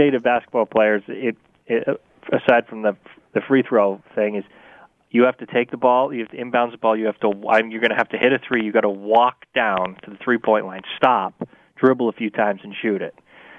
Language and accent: English; Vermont, United States; I grew up in Vermont with winter too, so I had, you know, 4 to 5 months of no golf.